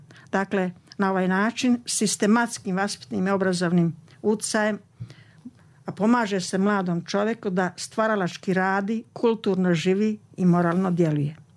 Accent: Republika Srpska, Bosnia & Herzegovina; najviše sam radila na pisanju monografija vezani za moj zavičaj Zmijanje

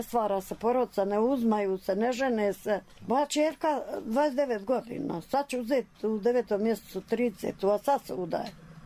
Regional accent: Šibovska, Republika Srpska, Bosnia & Herzegovina; now in Prnjavor, Bosnia and Herzegovina; Pa ja sam iz Šibovske, kaže Milano, ajmo u Prnjar da školujem djecu.

